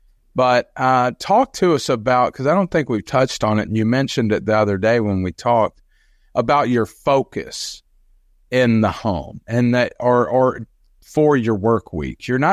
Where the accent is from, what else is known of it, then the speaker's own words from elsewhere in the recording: Kentucky, United States; Oh, yes. We are from Kentucky, folks.